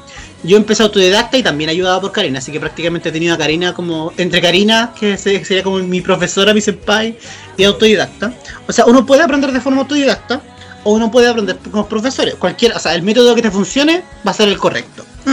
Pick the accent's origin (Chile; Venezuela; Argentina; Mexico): Chile; Concepción, Biobío; por lo menos acá en Concepción, hola, somos de Concepción, estamos nosotros